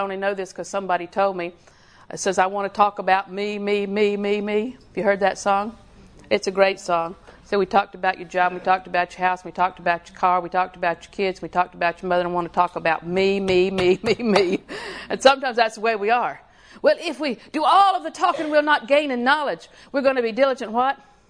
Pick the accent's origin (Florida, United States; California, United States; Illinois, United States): Florida, United States; Winter Haven; I was born in Winter Haven Hospital, so you know I've been here all my life.